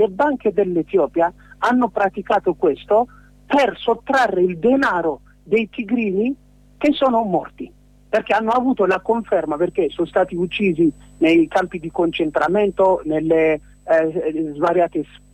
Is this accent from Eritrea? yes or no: yes; Asmara, Maekel, Eritrea; Sono nato e cresciuto ad Asmara in Eritrea, e per 20 anni ho sempre seguito la natura del sistema dittatoriale che sta in Eritrea.